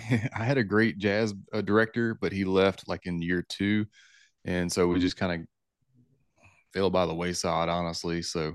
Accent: Redwood, Mississippi, United States; I grew up in Redwood, Mississippi, which is the very bottom of the Delta, which is where the Delta starts, where the Yazoo River and the Mississippi River split and meet.

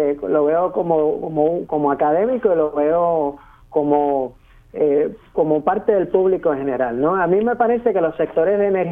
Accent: Puerto Rico; Me parece que nosotros como comunidad puertorriqueña valorizamos más la energía que el sector agrícola, ¿no?

